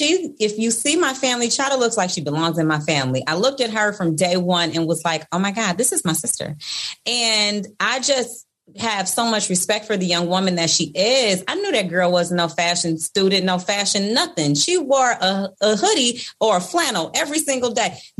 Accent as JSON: {"language": "English", "town": "Detroit", "region": "Michigan", "country": "United States", "said": "I'm from Detroit, and we don't have anybody that sweet in Detroit."}